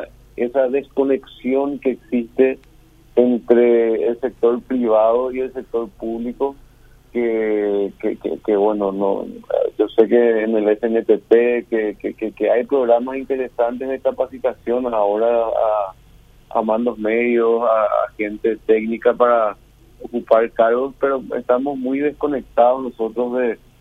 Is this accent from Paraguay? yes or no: yes; Paraguay; como empresarios, como paraguayos